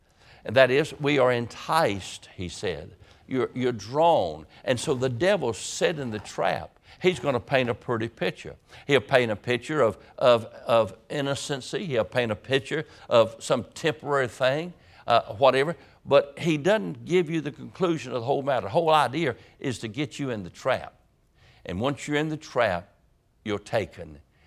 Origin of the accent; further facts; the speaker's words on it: Roanoke Rapids, North Carolina, United States; we were raised up in Roanoke Rapids on the Roanoke River. I spent many hours on the river and in the lakes and everything up there, and we caught rockfish.